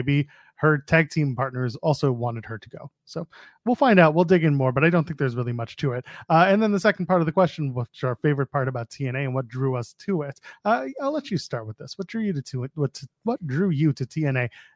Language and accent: English; Canada; I'm a Canadian, but I grew up watching WCW on TSN